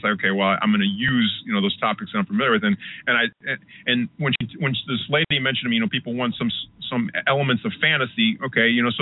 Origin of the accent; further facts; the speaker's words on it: Panama; I visited my home country of Panama this past summer.